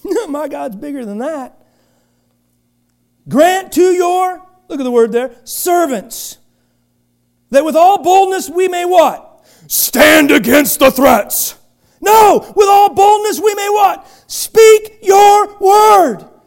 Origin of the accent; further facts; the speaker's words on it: Kansas City, Missouri, United States; When I was growing up in Kansas City, there was a radio station called KY102.